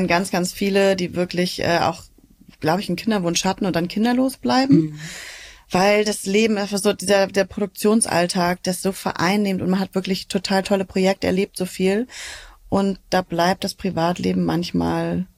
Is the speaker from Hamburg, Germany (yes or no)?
yes; Hamburg, Germany; ich bin heute hier in Berlin, ich komme ja aus Hamburg